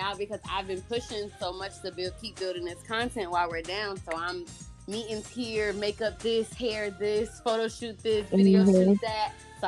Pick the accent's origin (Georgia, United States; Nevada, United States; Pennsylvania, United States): Georgia, United States; Atlanta; because my mom is from New York and my dad is from Jersey, but I was raised in Atlanta, so I just have just this like a melting pot of personality.